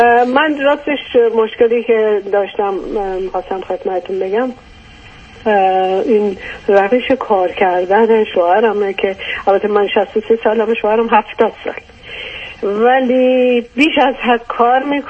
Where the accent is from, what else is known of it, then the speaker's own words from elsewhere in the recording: Iran; now in United States; ما 16 سال پیش از ایران اومدیم، مهاجرت کردیم اومدیم آمریکا